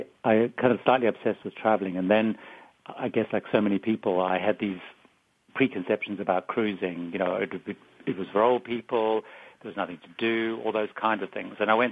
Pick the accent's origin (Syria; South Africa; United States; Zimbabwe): Zimbabwe; now in London, United Kingdom; I grew up in Africa. I was actually born in Africa, in Zimbabwe, so I was kind of miles away from anywhere.